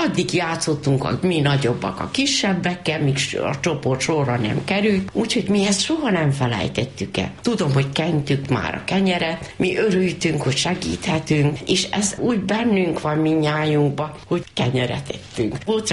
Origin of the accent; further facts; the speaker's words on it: Kikinda, Vojvodina, Serbia; born there; Közgazdasági technikumot végeztem Kikindán, ott, ahol beléptem, és kikindai születésű vagyok.